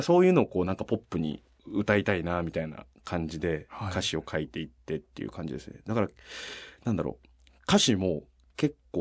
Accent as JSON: {"language": "Japanese", "region": "Okayama", "country": "Japan", "said": "なんか割とその僕岡山県なんですけど"}